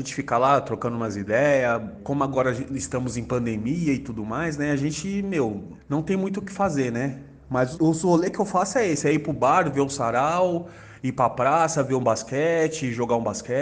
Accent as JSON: {"language": "Portuguese", "region": "São Paulo", "country": "Brazil", "tie": "born or raised there", "said": "Tenho 38 anos, sou nascido e criado aqui no Ipiranga, zona sul de São Paulo, mais precisamente no bairro do Jardim Clímax."}